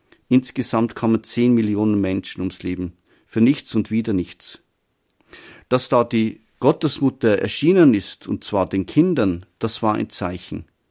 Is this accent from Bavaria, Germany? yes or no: yes; Bavaria, Germany; und stammte aus meinem Heimatdorf in Bayern.